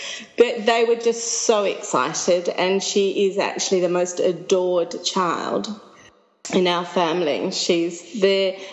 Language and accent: English; Australia; decided that being Australian, it would be too difficult. We're back living in Australia at that time